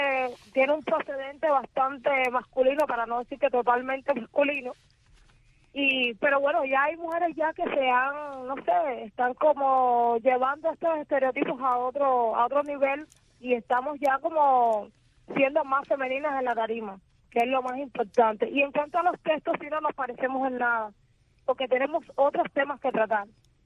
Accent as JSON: {"language": "Spanish", "region": "Havana", "country": "Cuba", "said": "la mayoría somos de aquí, de La Habana"}